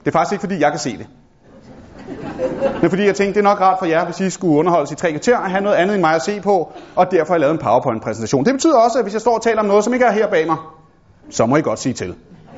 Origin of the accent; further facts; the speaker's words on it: Copenhagen, Capital Region of Denmark, Denmark; jeg voksede op et sted på Vesterbro